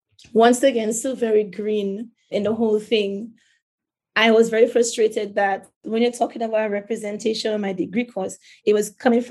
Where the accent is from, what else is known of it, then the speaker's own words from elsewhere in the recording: St. Lucia; I wanted to be a fashion designer. Growing up in St. Lucia, I had found this, it was like in 17 magazine.